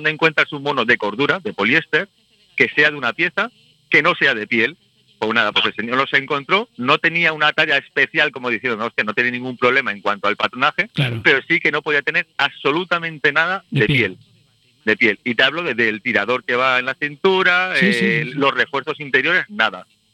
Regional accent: Zamora, Castile and León, Spain; now in Leganés, Spain; Yo soy zamorano, tengo el negocio montado ahora mismo en Leganés, en el Sanville, y me considero un español como el que más.

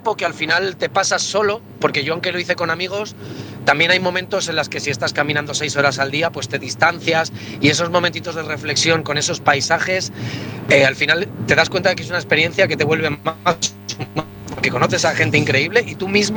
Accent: Madrid, Community of Madrid, Spain; now in Basque Country, Spain; desde País Vasco, que es donde yo vivo ahora, que yo soy un natural de Madrid.

